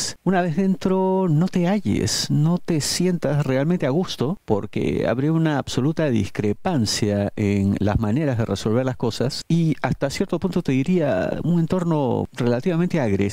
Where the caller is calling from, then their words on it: Buenos Aires, Argentina; yo le hablo de la provincia de Buenos Aires